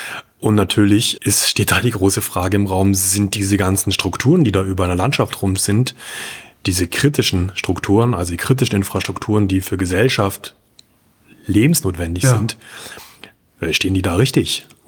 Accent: Leipzig, Saxony, Germany; Wir fehlen allerdings als Leipziger natürlich da die erste Handerfahrung.

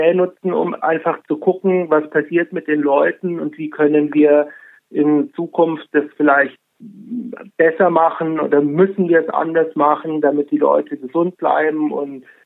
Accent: Munich, Bavaria, Germany; das mir als Münchner sehr gut schmeckt, muss ich sagen

